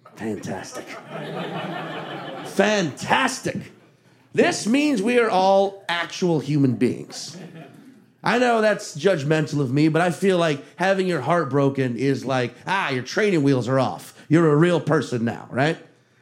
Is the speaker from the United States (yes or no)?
yes; Chalmette, Louisiana, United States; born or raised there; also born or lived in Slidell